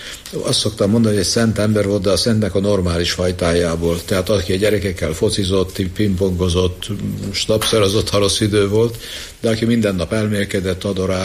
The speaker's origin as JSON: {"language": "Hungarian", "town": "Keszthely", "region": "Zala", "country": "Hungary", "tie": "born or raised there", "also_born_or_lived": "Győr", "said": "Hát én Győrbe születtem, de édesapám kint a háborúban meghalt fogságba, és akkor mi Keszthelyre költöztünk."}